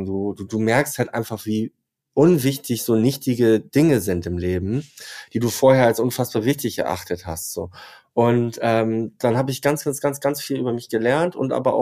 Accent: Leer, Lower Saxony, Germany; Ich bin in Leer aus Friesland groß geworden. Dort halt, man hat nie so wirklich über Emotionen gesprochen

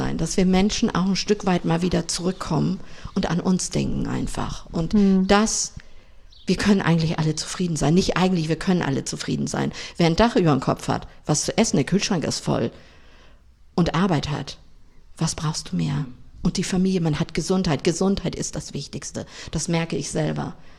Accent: Tating, Schleswig-Holstein, Germany; ich bin Eiderstedter Dern hier, richtig, ja. Und habe 6 Geschwister, bin halt in Tating groß geworden, habe da auch meine Kindheit verbracht in Tating mit Reiten, Ringreiten, logisch.

